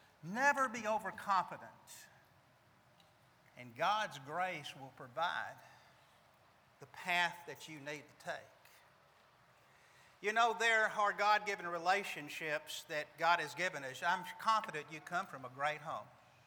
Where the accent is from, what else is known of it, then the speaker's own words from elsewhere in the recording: Alabama, United States; And then one time I said, "Where do you think I'm from?" And they looked at me and they said, "Alabama." And I was shocked that they knew